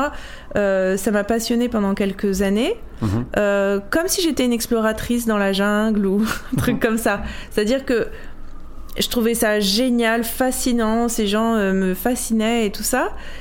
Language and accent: French; Corsica, France; born there; je suis née en Corse, je suis une fille d'immigrée.